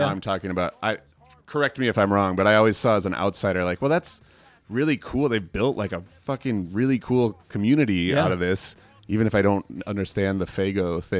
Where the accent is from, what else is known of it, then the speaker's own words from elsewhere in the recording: Hopkins, Minnesota, United States; You know, we're from Hopkins. We're literally playing like birthday parties and coffee shops and school dances.